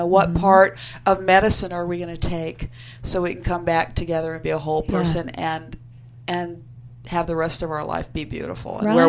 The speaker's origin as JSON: {"language": "English", "town": "Norman", "region": "Oklahoma", "country": "United States", "tie": "born there", "also_born_or_lived": "Tulsa, United States", "said": "Well, I was born in Norman, Oklahoma."}